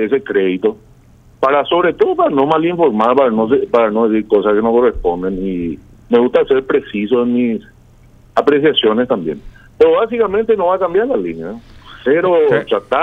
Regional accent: Paraguay; soy paraguayo, soy padre de familia

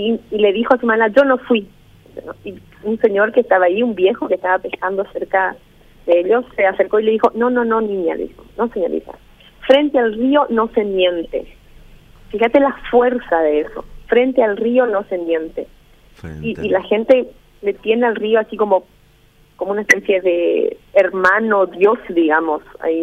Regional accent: Corrientes, Argentina; now in Pilar, Argentina; Yo en realidad soy correntina, afincada hace muchos años acá en la ciudad de Pilar, ¿no?

